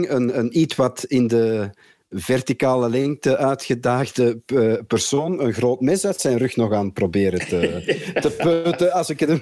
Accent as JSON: {"language": "Dutch", "region": "Flanders", "country": "Belgium", "said": "ik als Vlaming"}